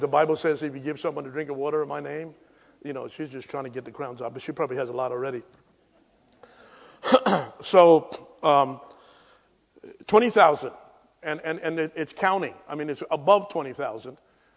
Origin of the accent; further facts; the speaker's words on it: New York City, New York, United States; But, I'm from New York City, and I can throw hands.